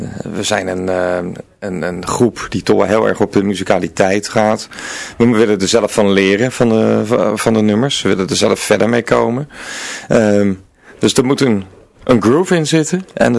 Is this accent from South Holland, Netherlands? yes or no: yes; Capelle aan den IJssel, South Holland, Netherlands; van oorsprong komen we allemaal uit Capelle of directe omgeving.